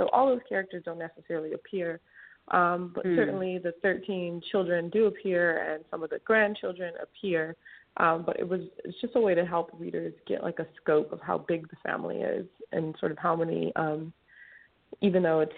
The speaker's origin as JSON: {"language": "English", "town": "Los Angeles", "region": "California", "country": "United States", "said": "I'm from Los Angeles."}